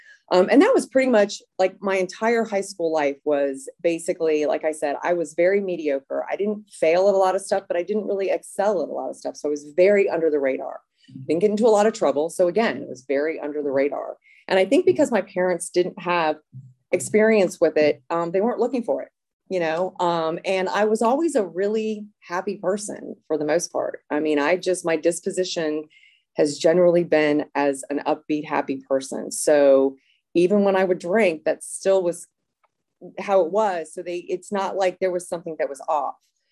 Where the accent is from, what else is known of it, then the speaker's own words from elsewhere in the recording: Virginia, United States; But I grew up in Northern Virginia, not far from here, and most of my life.